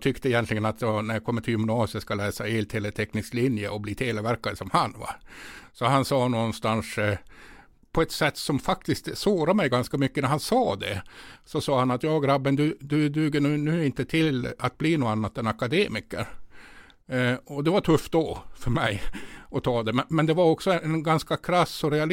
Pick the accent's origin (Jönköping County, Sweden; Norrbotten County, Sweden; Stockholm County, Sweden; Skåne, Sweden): Norrbotten County, Sweden; Tornedalsfinska kallades det också när jag växte upp. Och där växte jag upp och var väldigt idrottsintresserad i min ungdom.